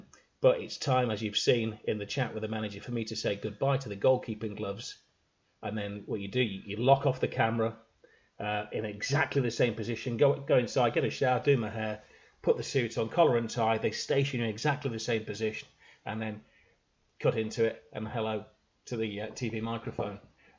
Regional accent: Hull, Yorkshire and the Humber, United Kingdom; and I moved to Hull, my hometown, to work as a news reporter, which meant working weekends.

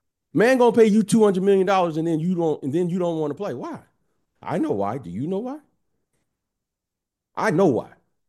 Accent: Detroit, Michigan, United States; I'm from Detroit. That's what we do.

